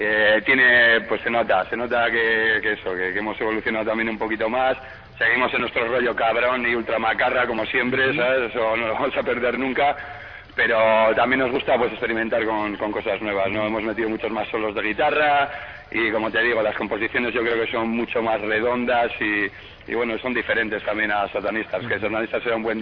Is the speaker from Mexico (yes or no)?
no; Castro Urdiales, Cantabria, Spain; Yo soy de Castro, de allí un pueblecito de Cantabria que está al lado